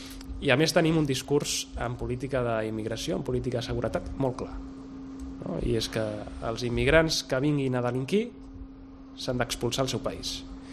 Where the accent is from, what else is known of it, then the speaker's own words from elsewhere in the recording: Badalona, Catalonia, Spain; jo sóc de Badalona